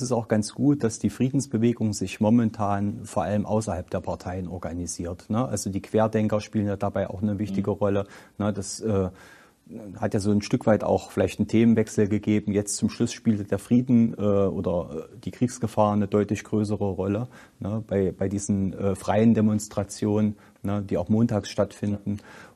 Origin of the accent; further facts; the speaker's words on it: East Germany, Germany; wir als Deutsche, als Ostdeutsche zumindest